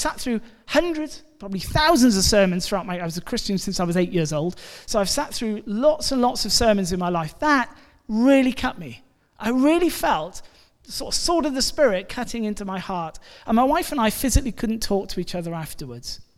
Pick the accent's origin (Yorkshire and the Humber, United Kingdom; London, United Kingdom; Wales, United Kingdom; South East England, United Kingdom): Wales, United Kingdom; Blaenau Gwent; I was born and brought up in Blaenau Gwent